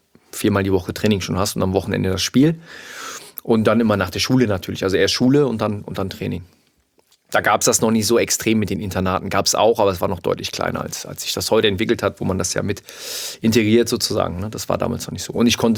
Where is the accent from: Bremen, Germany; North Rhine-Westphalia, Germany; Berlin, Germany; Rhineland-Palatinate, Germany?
North Rhine-Westphalia, Germany; Mönchengladbach; ich komme aus Mönchengladbach